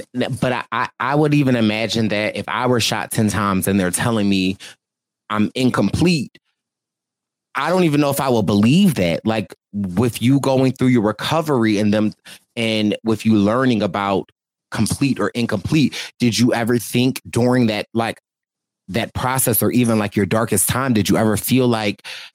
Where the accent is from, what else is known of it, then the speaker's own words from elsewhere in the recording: Philadelphia, Pennsylvania, United States; I'm from Philly. My family roots are in Philly. So shout out to Philly.